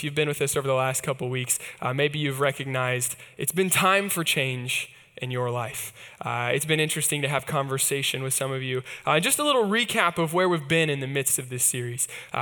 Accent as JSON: {"language": "English", "region": "Kansas", "country": "United States", "said": "Obviously, the up, I'm from Kansas, so my team, the Chiefs, I'm very excited."}